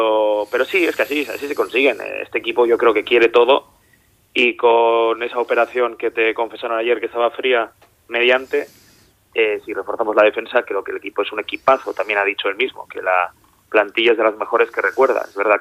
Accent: Bilbao, Basque Country, Spain; porque aquí ya yo somos todos porque somos de Bilbao

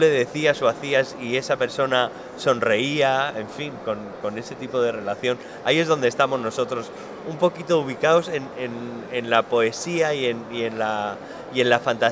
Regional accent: Alicante, Valencian Community, Spain; pues nosotros somos de Alicante

